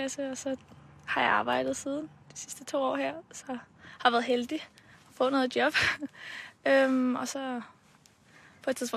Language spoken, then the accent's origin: Danish; Copenhagen, Capital Region of Denmark, Denmark; Jeg kommer fra Danmark. Og her fra Brøndshøj.